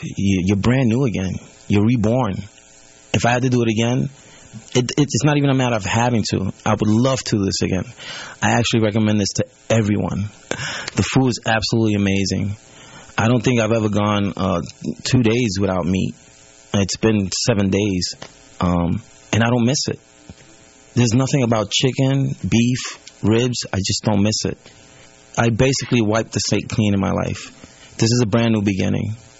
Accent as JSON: {"language": "English", "town": "Staten Island", "region": "New York", "country": "United States", "said": "All right … I'm from Staten Island, New York."}